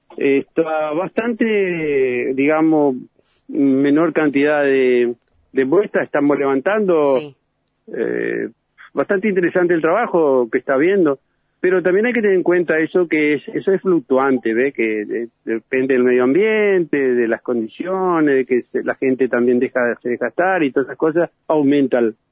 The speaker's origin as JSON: {"language": "Spanish", "town": "Posadas", "region": "Misiones", "country": "Argentina", "said": "Yo soy de Posada y conozco."}